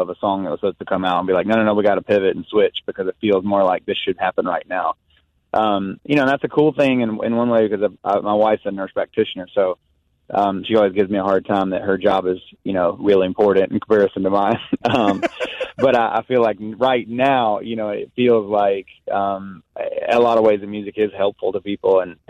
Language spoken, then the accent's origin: English; South Carolina, United States; I grew up in South Carolina, and I was